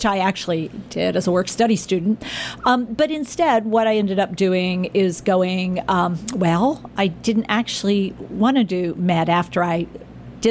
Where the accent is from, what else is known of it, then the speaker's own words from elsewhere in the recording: West Virginia, United States; accent: West Virginia; So, background wise, I am originally from West Virginia.